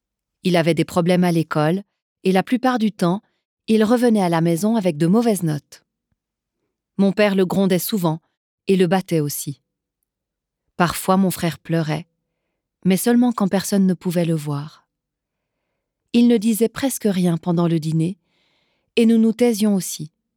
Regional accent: Yverdon-les-Bains, Vaud, Switzerland; j'ai 35 ans et je vis à Yverdon. J'ai deux enfants et je suis divorcée. J'ai grandi à Yverdon avec mon grand frère.

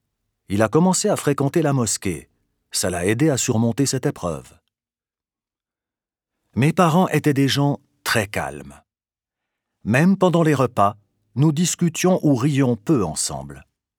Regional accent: Peja District, Kosovo; now in Switzerland; J'ai 30 ans et je vis depuis 13 ans en Suisse. Je suis marié et j'ai une fille. J'ai grandi près de Peia.

